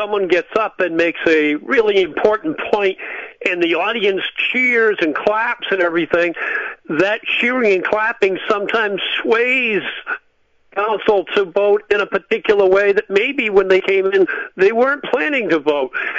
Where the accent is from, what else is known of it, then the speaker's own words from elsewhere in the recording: Indiana, United States; So the moment I say I'm from Indiana, I'm out.